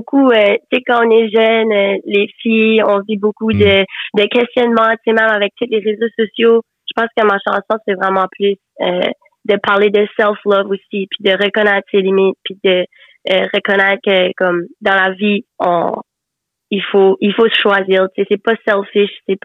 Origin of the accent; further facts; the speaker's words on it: New Brunswick, Canada; on parle le chiac, je viens de l'Acadie, fait que c'est comme ça qu'on parle un petit peu chez nous